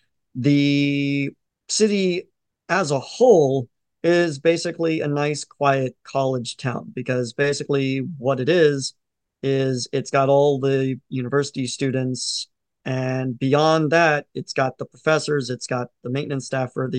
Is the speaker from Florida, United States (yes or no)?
yes; Lakeland, Florida, United States; so I grew up in Lakeland, Florida, graduated high school from George Jenkins High School